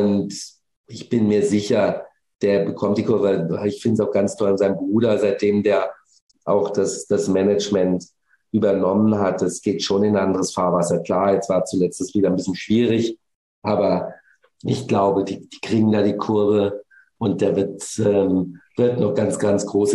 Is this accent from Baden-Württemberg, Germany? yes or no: yes; Baden-Baden, Baden-Württemberg, Germany; vor 26, 27 Jahren habe ich in Baden-Baden, in meiner Heimatstadt, ein ATP-Seniorenturnier mit organisiert